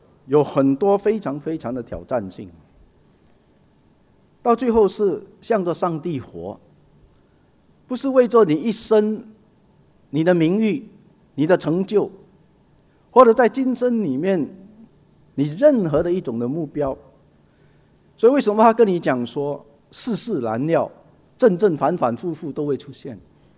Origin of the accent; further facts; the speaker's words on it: China; 我们中国人太多这一种经验式的，然后做一种价值判断。